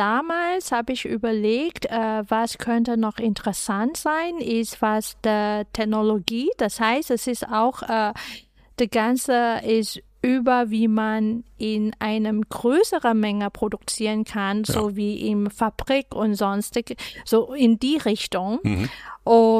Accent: Hong Kong; German is a second language; weil ich bin ein Hongkonger.

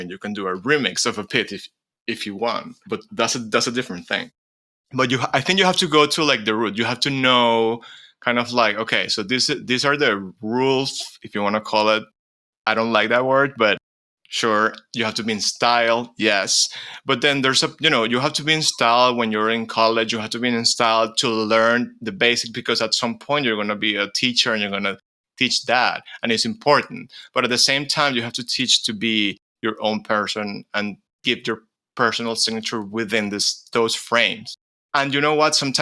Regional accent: Venezuela; But at the end, we just say like, oh, I'm from Venezuela, and that's it.

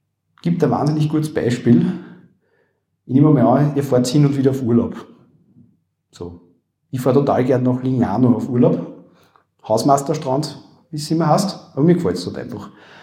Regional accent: Upper Austria, Austria; accent: Upper Austrian; man hört das an meinem Akzent, glaube ich, ganz gut, wie gesagt, Oberösterreich

